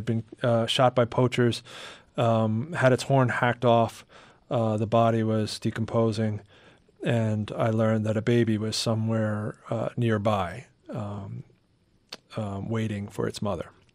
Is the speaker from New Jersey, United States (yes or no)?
yes; New Jersey, United States; the way I expected as a boy growing up in New Jersey.